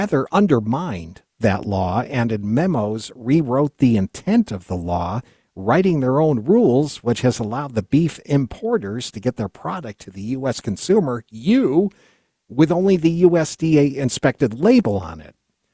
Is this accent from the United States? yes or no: yes; United States; but I'm an American and I would like to eat American food.